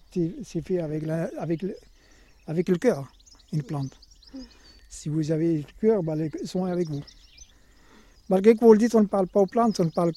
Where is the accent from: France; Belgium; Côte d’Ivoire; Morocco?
Morocco; moved away; Ça fait 40 et quelques années que j'ai quitté le Maroc.